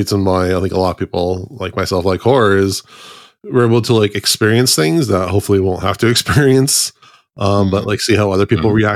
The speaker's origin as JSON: {"language": "English", "region": "Oregon", "country": "United States", "lives_now": "California, United States", "said": "I'm from Oregon, but I had moved to California, so, like, I don't have any, like, deep root friends."}